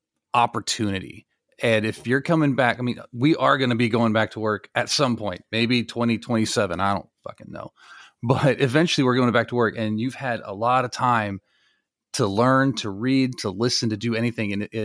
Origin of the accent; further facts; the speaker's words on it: Ohio, United States; Growing up in Ohio, it was a little much to take it.